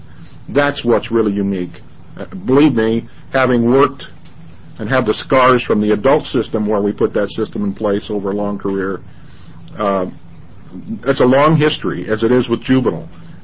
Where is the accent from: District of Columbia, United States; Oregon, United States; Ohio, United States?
Oregon, United States; So what a pleasure it is, and how proud I am to be from Oregon.